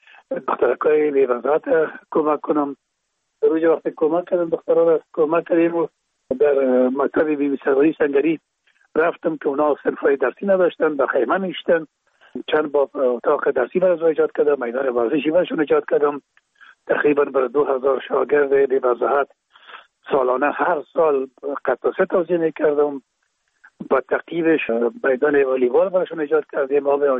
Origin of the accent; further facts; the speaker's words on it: Kabul, Afghanistan; اونجا در شهید کابل به دنیا آمده و اونجا مکتب خواندیم تا زمانی که تا صنف 12 را که در مکاتب ابتدایی خواندیم.